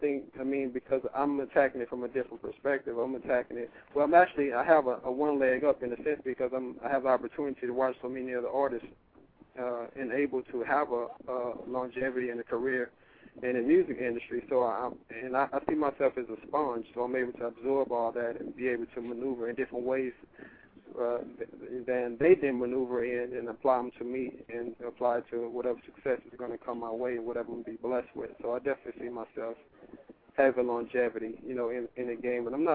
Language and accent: English; Dallas, Texas, United States; now in Los Angeles, United States; I'm originally from Dallas, Texas.